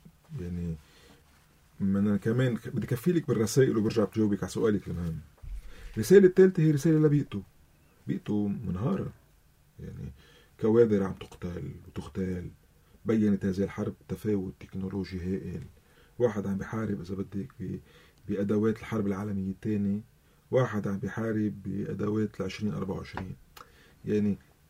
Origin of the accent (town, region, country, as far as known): Lebanon